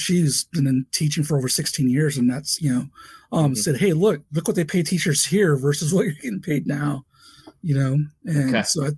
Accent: San Bernardino, California, United States; born there; now in Columbus, United States; Born in San Bernardino.

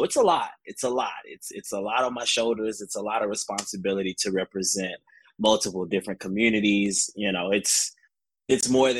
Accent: Atlanta, Georgia, United States; So I'm from Atlanta, Georgia, and I got started around 2016

